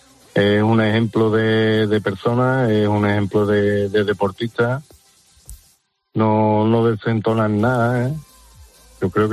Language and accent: Spanish; Los Palacios, Andalusia, Spain; Sí, aquí en los palacios, según Carlos Herrera, somos la Alemania de Sevilla.